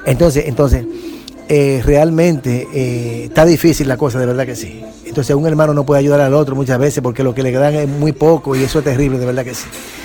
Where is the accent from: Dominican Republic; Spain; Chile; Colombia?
Dominican Republic; Y en el país, aquí donde yo vivo, donde yo soy, República Dominicana